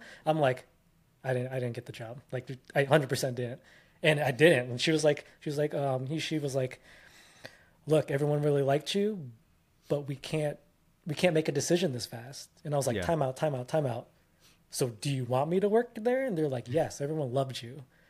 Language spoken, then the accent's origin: English; Philippines; now in United States; obviously I'm Filipino. My parents would always